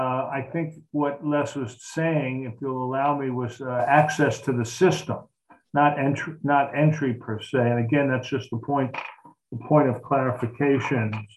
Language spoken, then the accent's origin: English; Brooklyn, New York, United States; accent: Brooklyn; Well, please excuse my Brooklyn accent.